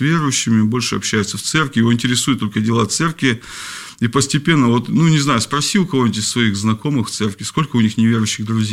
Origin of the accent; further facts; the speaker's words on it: Perm, Perm Krai, Russia; now in Leningrad Oblast, Russia; Вот я, например, переехал давно уже, да, из Перми, там, вот, живу здесь, в Ленинградской области.